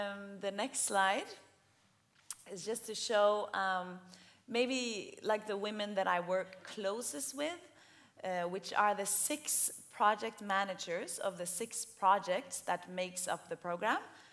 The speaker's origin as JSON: {"language": "English", "region": "Oslo", "country": "Norway", "lives_now": "Ethiopia", "said": "I'm from Norway, from Oslo."}